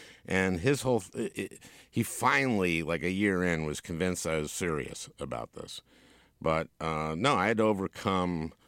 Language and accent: English; St. Louis Park, Minnesota, United States; And I grew up in St. Louis Park, which is kind of the Jewish suburb of Minneapolis. It's called St. Jewish Park by people.